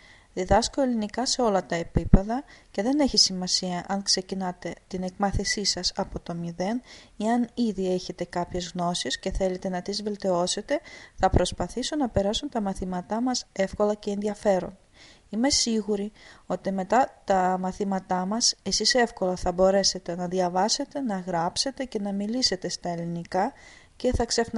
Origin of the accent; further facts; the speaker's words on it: Russia; first language el; also born or lived in Thessaloniki, Greece; Είμαι Ελληνίδα και παρόλο που όλη τη ζωή μου ζούσα στη Ρωσία, τα ελληνικά είναι η μητρική μου γλώσσα. Επίσης τα έμαθα όταν έμενα στην Ελλάδα, στη Θεσσαλονίκη, στο Αριστοτέλειο Πανεπιστήμιο Θεσσαλονίκης.